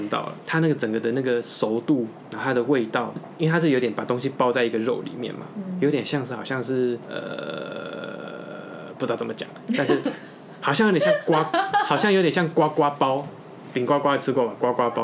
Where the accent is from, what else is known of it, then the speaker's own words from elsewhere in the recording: Taiwan; now in South Korea; 身为一个台湾人，我在韩国做法国料理